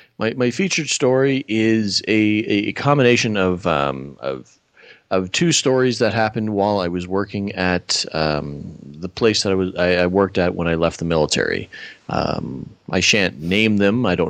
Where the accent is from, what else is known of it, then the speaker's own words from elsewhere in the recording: Nova Scotia, Canada; back to where I grew up in Nova Scotia